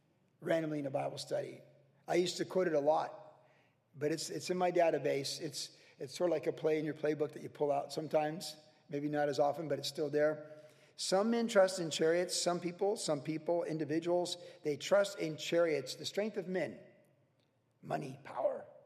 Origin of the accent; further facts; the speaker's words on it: Cleveland, Ohio, United States; Must be because I was born in Cleveland and grew up swimming in Lake Erie.